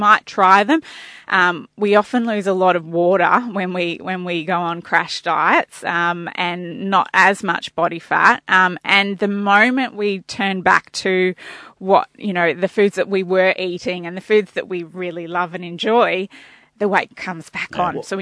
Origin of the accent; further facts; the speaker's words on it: Queensland, Australia; now in Victoria, Australia; I'm a Queenslander born and bred, but moved to Victoria around 13 years ago.